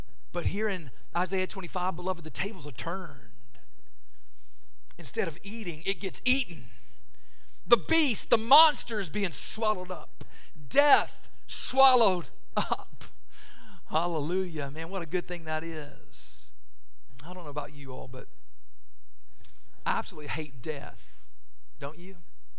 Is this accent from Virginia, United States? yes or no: no; Bowling Green, Kentucky, United States; I grew up in Bowling Green, Kentucky, just down the road from Mammoth Cave.